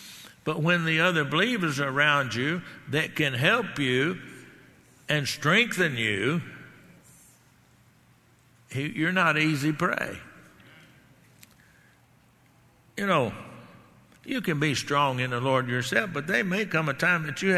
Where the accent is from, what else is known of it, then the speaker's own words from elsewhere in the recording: Texas, United States; I'm from Texas and I like steak